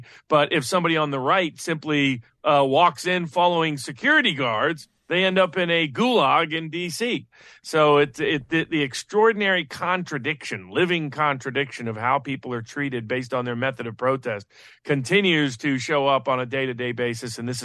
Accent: Tennessee, United States; I'm from Tennessee, got a lot of friends in Tennessee

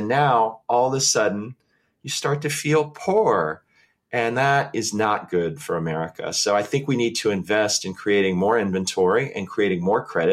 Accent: California, United States; now in Seattle, United States; Well, I came here from the Bay Area. That's where I went to school and had my first job.

